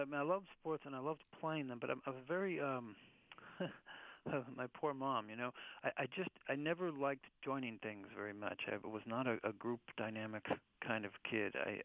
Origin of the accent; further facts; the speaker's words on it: Midwest, United States; I grew up in the Midwest, and we were just driving around looking at colleges for my older sister